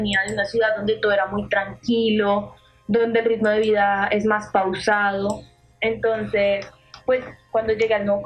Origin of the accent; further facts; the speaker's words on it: Ibagué, Tolima, Colombia; also born or lived in Bogotá / Villavicencio / Granada; yo nací aquí en Bogotá, viví un año aquí en Bogotá con mis papás. Al cumplir el año nos fuimos a vivir a Villavicencio, luego viví en Granada Meta, y de Granada Meta me fui a vivir a Ibagué, y en Ibagué viví creo que unos 5 o 7 años